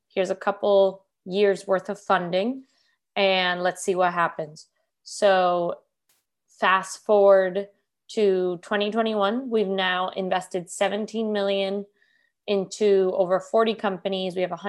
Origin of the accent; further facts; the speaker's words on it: Miami, Florida, United States; So I'm born and raised in Miami, Cuban immigrant parents. I went to University of Florida.